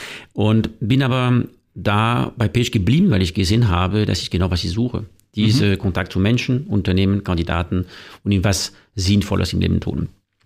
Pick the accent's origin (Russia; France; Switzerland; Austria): France; now in Germany; Also allgemein, erstmal ist als Franzose in Deutschland besonders einfach, weil wir